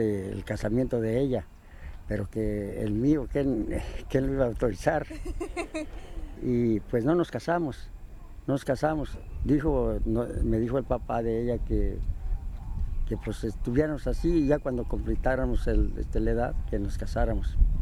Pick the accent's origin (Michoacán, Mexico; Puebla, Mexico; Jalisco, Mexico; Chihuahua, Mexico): Michoacán, Mexico; Cojumatlán; born there; Yo nací en Cojumatlán, Michoacán, el día 28 de junio de 1931.